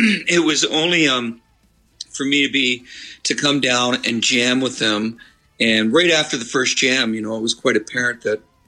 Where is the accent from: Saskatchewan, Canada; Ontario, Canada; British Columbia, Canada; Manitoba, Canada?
Ontario, Canada; Midland; I grew up in Midland.